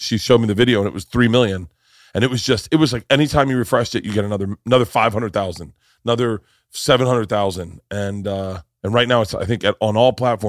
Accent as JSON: {"language": "English", "region": "Florida", "country": "United States", "tie": "born or raised there", "said": "I'm a big … fan. I grew up in Florida."}